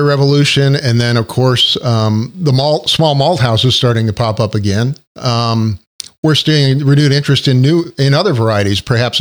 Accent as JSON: {"language": "English", "region": "New York", "country": "United States", "said": "I'm originally from New York, upstate, and I went to school in Albany, not far from where you are."}